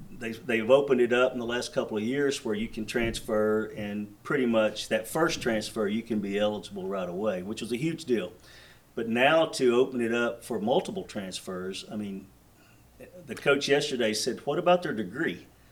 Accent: Dalton, Georgia, United States; I'm from Dalton, Georgia, in North Georgia. And we went back to Georgia

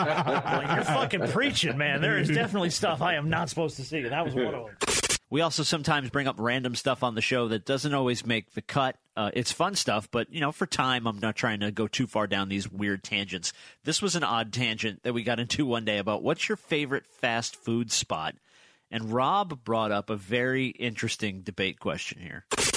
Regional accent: New Jersey, United States; So like when I was a kid, I grew up in New Jersey. We would bike everywhere.

